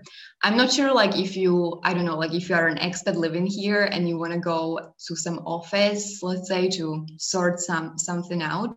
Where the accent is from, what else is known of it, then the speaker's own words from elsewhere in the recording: Slovakia; also born or lived in China; So I'm from Slovakia. I was born and raised there and I studied there until basically I finished my university there.